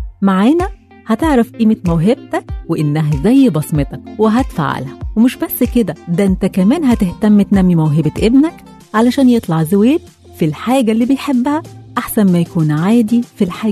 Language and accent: Arabic; Egypt; البنت بطبيعتها بتحب الجمال، واحنا كمصريين بصفة خاصة اللي ابتكروا أدوات الجمال